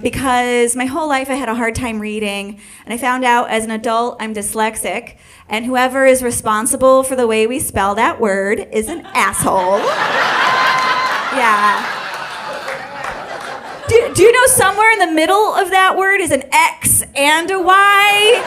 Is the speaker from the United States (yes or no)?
yes; United States; now in Georgia, United States; growing up near Canada, we didn't have grits. We didn't have sweet tea. We didn't have pimento cheese. We didn't have hush puppies. Northerners, we are not rude